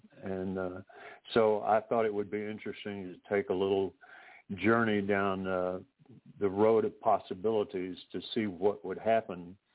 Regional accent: Pecos, Texas, United States; born there; I was born in Pecos, Texas, which is down there in the Chihuahuan Desert, sort of the belt buckle of the Chihuahuan Desert

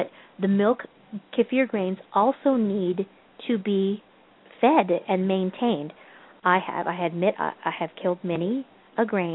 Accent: the South, United States; I'm from the South, and when tea used to sour, it was pretty nasty.

